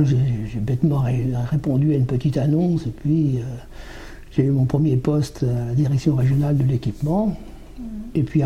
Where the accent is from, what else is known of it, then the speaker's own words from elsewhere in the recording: Normandy, France; now in Orléans, France; Et nous venions de Seine-Maritime. Puisque moi je suis originaire de Seine-Maritime et nous avions fait nos études à Rouen, Mont-Saint-Aignan, et après nous sommes arrivés ici, nous sommes installés à Saint-Marceau. Et puis en 82, on a acheté cette maison et on s'est installé ici